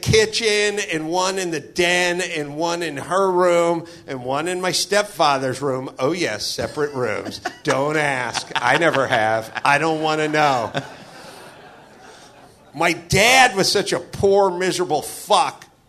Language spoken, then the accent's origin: English; California, United States; I grew up in the San Fernando Valley. We had no air the entire time I was a kid.